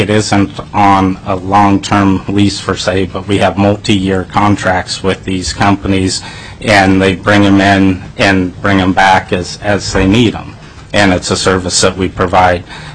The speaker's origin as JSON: {"language": "English", "town": "Kenai", "region": "Alaska", "country": "United States", "said": "I'm from Kenai, Alaska. I own MegTech Alaska that was founded in 2008. I'm a fourth generation Alaskan."}